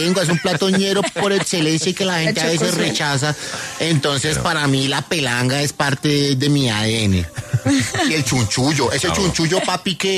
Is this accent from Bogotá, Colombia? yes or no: yes; Bogotá, Colombia; also born or lived in Cartagena; la costa es también parte de mi esencia. Yo soy cartagenero, pero soy criado en Bogotá.